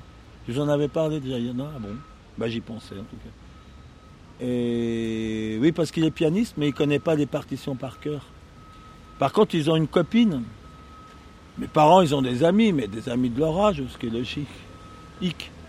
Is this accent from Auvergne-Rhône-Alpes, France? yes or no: no; Paris, Île-de-France, France; je suis parigot, hein